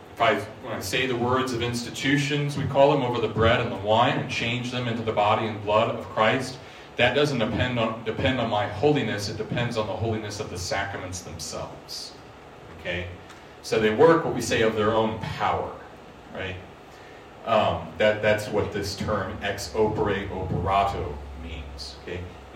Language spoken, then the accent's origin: English; Springfield, Missouri, United States; born there; I was born in Springfield, Missouri, on October 11, 1988, on a dark, stormy night.